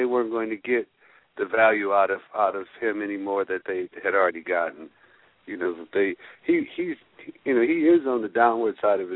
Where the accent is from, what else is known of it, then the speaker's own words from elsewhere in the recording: Ann Arbor, Michigan, United States; But growing up in Ann Arbor, you didn't act like you were a Badger, you know.